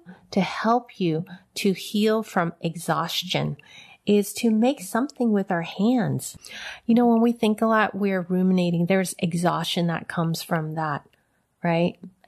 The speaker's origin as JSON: {"language": "English", "town": "San Francisco", "region": "California", "country": "United States", "tie": "born there", "said": "I was born in San Francisco, Chinatown. My mother was a mail order bride from Hong Kong, and she was 17 when she came to America, and she had me when she was 18 years old."}